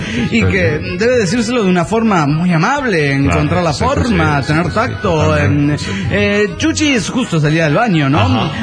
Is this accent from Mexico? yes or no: yes; León, Guanajuato, Mexico; de León, Guanajuato.